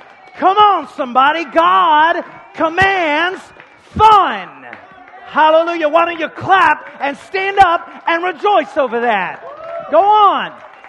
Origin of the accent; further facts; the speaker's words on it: Waco, Texas, United States; I'm from Waco, Texas.